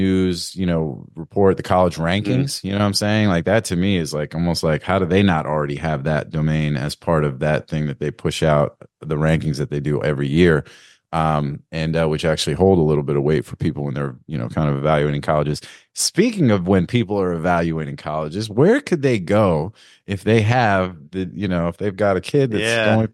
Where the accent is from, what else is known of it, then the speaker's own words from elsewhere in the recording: Northeast, United States; Being here in Florida, growing up in the Northeast